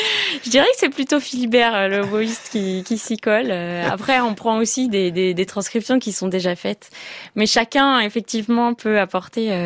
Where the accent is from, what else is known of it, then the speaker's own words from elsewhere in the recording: Chambéry, Auvergne-Rhône-Alpes, France; also born or lived in Thonon-les-Bains; Oui, je suis née à Thonon-les-Bains et puis ensuite on a déménagé à Chambéry. Donc j'ai fait tout mon collège, lycée à Chambéry.